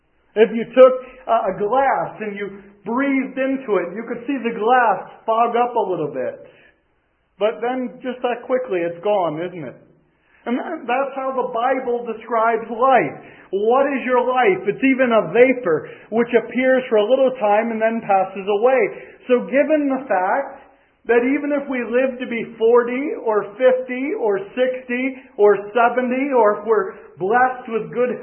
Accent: United States; As was announced, I am from America.

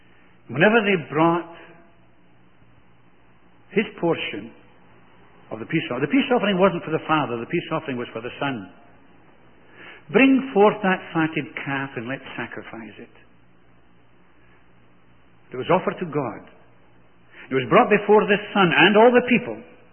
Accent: Glasgow, Scotland, United Kingdom; I was brought up in Glasgow, in Scotland. Of course, you wouldn't have known that, would you? But I was brought up in Scotland

